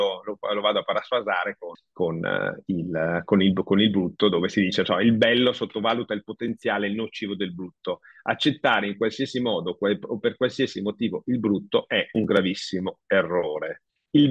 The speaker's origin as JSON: {"language": "Italian", "town": "Vicenza", "region": "Veneto", "country": "Italy", "tie": "born there", "said": "io sono nato a Vicenza, passo per Vicenza"}